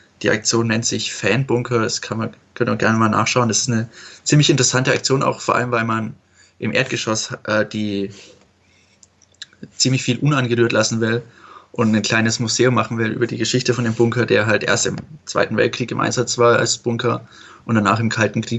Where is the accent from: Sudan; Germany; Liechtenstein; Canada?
Germany; Bavaria; wenn man aufgewachsen ist im Bundesland Bayern